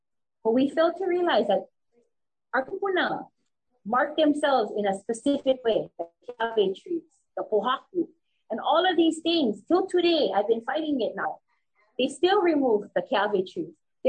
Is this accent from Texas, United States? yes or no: no; Kalaheo, Hawaii, United States; I'm from the Ahupua of Kalaheo and the Moku District of Kona, the Moku Puni of Kauai.